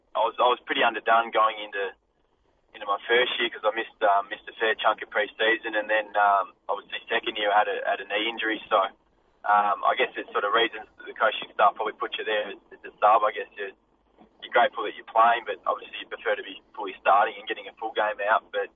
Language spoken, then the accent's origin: English; Melbourne, Victoria, Australia; Yeah, no, I'm originally from Melbourne, so I've sort of just ducked into mum and dad's back home